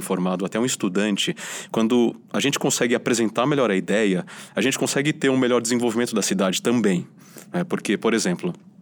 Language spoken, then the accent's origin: Portuguese; São Paulo, Brazil; eu cresci na Zona Leste, né?